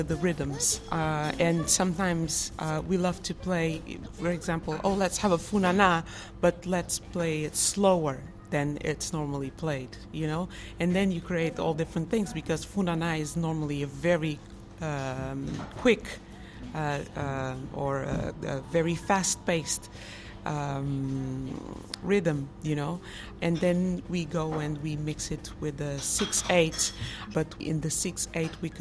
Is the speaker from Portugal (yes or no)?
yes; Portugal; born or raised there; also born or lived in Europe